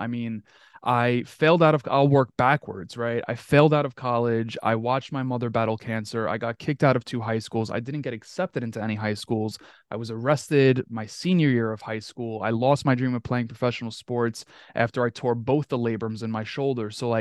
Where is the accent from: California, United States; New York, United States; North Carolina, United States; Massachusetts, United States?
New York, United States; Queens; I remember so vividly, you know, growing up in Queens, we would hang out on the block, right?